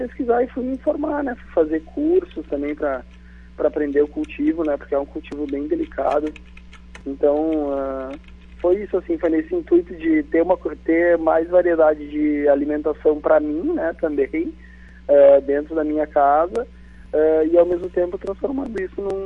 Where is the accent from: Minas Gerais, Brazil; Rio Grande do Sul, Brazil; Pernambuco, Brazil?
Rio Grande do Sul, Brazil; Caxias do Sul; eu sou de Caxias e a nossa cultura aqui é bastante da carne